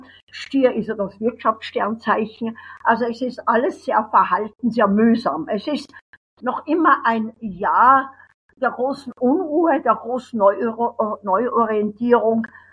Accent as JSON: {"language": "German", "country": "Austria", "said": "ich liebe Österreich. Österreich ist meine Heimat."}